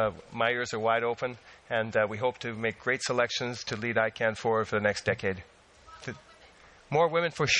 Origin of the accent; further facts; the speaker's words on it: Canada; Very, very rapidly. As a Canadian, I'll make the translators work very hard.